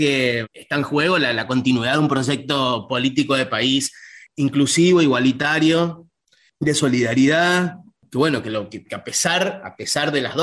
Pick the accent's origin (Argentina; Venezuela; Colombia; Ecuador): Argentina; como ciudadano argentino